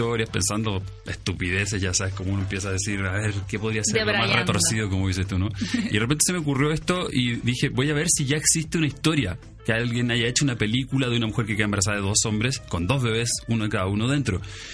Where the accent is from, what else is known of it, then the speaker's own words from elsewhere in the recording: Chile; also born or lived in New York / Los Angeles; now in Mexico; Yo me fui hace 14 años de Chile y viví aquí. Cuando me fui de Chile, al primer lugar que me vine fue aquí a México en el 2007.